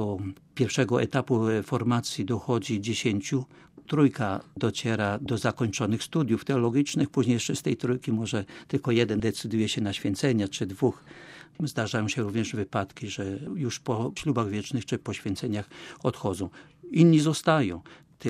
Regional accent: Opole Voivodeship, Poland; urodziłem się koło Opola, pamiętam moje dzieciństwo, sąsiedzi, dzieliliśmy się nawzajem.

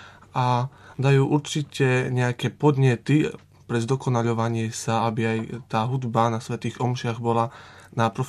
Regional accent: Krompachy, Košice Region, Slovakia; ja som z Krompách, je to okres Spišská Nová Ves

